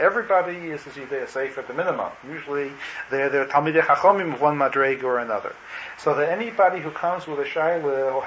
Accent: Canada; I'm a Canadian.

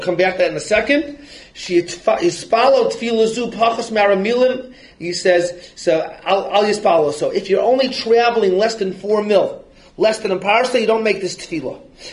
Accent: Chicago, Illinois, United States; I grew up in Chicago, so I wanted to see where do you start saying.

